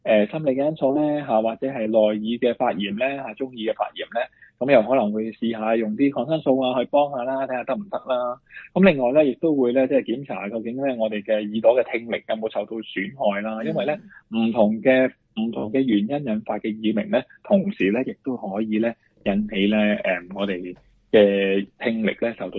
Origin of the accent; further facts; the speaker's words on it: Australia; 我哋澳洲人都好中意食嘅係一啲 yogurt 啊